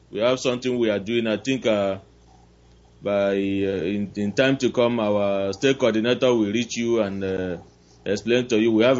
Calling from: Aba, Abia, Nigeria

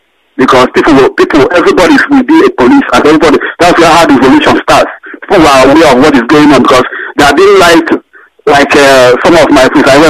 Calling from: Fort Worth, Texas, United States; I'm calling from Fort Worth, Texas.

